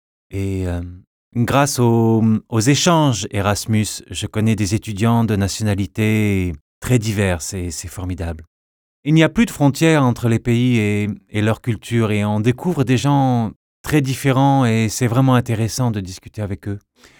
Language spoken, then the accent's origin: French; Santiago, Santiago Metropolitan, Chile; now in Paris, France; je viens de Santiago, où j'ai étudié à l'école française. Je suis maintenant étudiant en architecture à Paris.